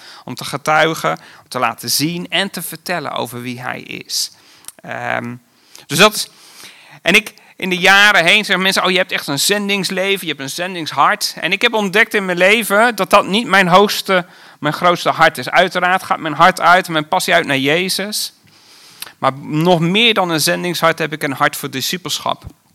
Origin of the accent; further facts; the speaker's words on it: Oldebroek, Gelderland, Netherlands; born there; Ik ben geboren in Oldebroek, niet zo heel ver hier vandaan.